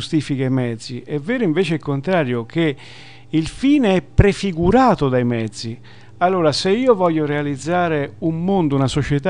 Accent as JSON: {"language": "Italian", "region": "Umbria", "country": "Italy", "said": "ci tengo perché sono umbro"}